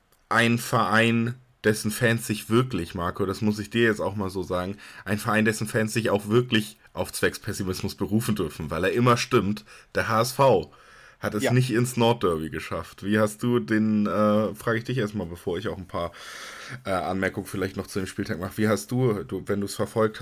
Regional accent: Hamburg, Germany; ich komme ja auch aus Hamburg

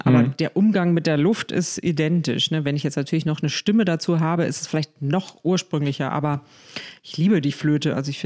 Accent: Northern Germany, Germany; weil ich bin natürlich im Norden aufgewachsen.

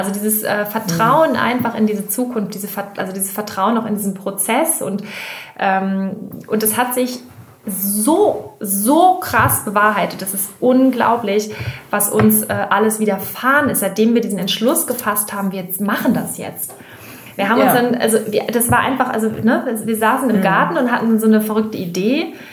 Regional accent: Hamburg, Germany; wir kommen aus Hamburg

